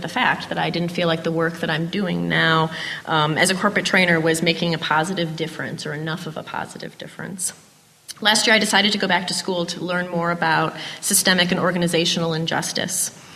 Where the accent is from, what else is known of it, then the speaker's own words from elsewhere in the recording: Cleveland Heights, Ohio, United States; I grew up in Cleveland Heights, where social justice was taught as a part of the curriculum in school.